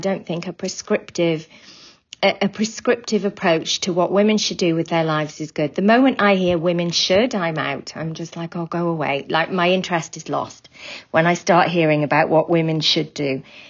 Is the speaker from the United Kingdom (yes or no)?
yes; Wales, United Kingdom; I'm from Wales.